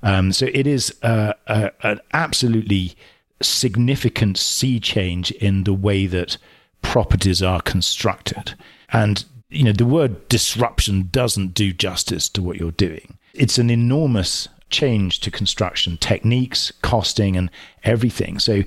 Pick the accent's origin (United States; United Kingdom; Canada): United Kingdom; England; accent: English; So my English accent is going to have no effect on you whatsoever.